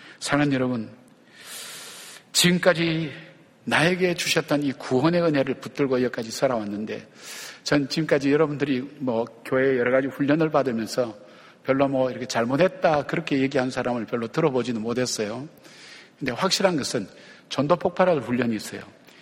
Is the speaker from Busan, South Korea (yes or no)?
yes; Busan, South Korea; 저는 그 어릴 적에 자라났던 그 집이 화장터라 그러죠. 화장터가 있는 동네에서 자랐어요. 요즘처럼 시설이 잘 돼 있어서 이런 게 아니고, 그때는 이렇게 어떻게 태우는가 하는 것을 뒤쪽에 가서 또 볼 수 있는 그런 어떤 장치였어요. 부산에, 부산을 좀 아시는 분은 부산에 당감동에 가면 옛날에 화장터가 있었어요.